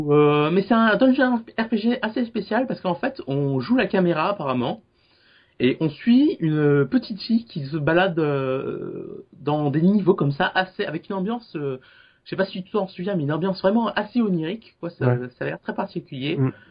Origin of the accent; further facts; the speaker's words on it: Paris, Île-de-France, France; je suis parisien, donc je suis chauvin